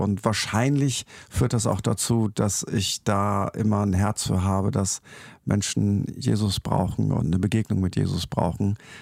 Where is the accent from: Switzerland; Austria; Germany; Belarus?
Germany; Lower Saxony; Ich hatte bei uns in Ostfriesland haben alle bei der Meierwerft gearbeitet oder bei VW in Emden. Das waren so die zwei großen Karrieremodelle.